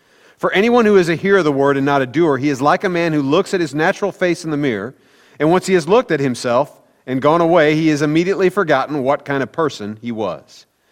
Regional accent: Midwest, United States; growing up in the Midwest and being a Royals fan

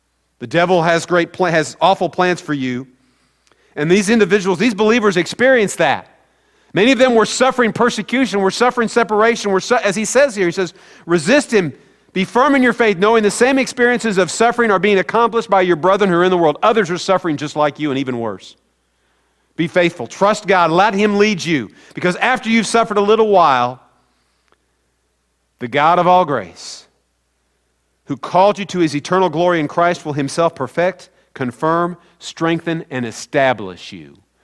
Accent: Missouri, United States; I am from Missouri. So, you know, I'm a little stubborn.

